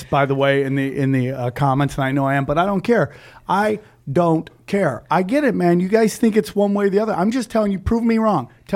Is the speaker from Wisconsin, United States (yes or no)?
no; Cortland, New York, United States; I mean, my hometown of Cortland, man, all the manufacturing left.